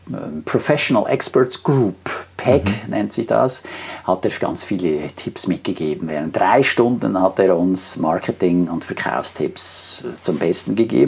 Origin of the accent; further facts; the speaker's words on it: Switzerland; als Schweizer ist ja fast alles international